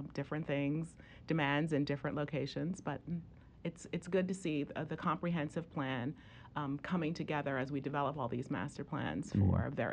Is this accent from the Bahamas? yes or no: yes; Bahamas; now in United States; I grew up in the Bahamas